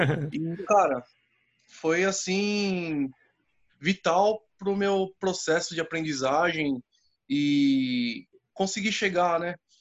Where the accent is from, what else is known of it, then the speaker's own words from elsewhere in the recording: São Paulo, Brazil; Sou aqui de São Paulo, moro sempre em São Paulo.